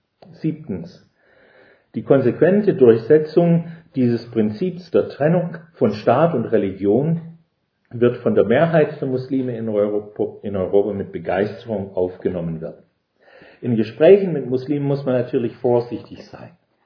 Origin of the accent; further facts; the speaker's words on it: Ontario, Canada; now in Germany; In meiner Heimat in Kanada, in Ontario, in der Provinz Ontario